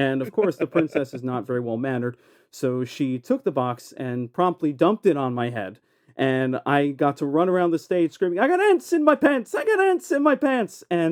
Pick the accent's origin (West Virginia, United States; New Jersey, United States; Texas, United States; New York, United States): New Jersey, United States; Edison; Well, that takes me back to when I was 6 years old. I grew up in Edison, New Jersey. I went to Woodbrook Elementary School.